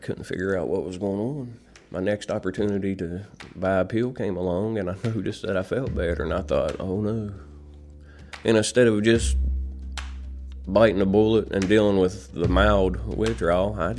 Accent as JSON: {"language": "English", "town": "Cedar Grove", "region": "West Virginia", "country": "United States", "tie": "born or raised there", "said": "I grew up in Cedar Grove. It's about 15 miles east of here."}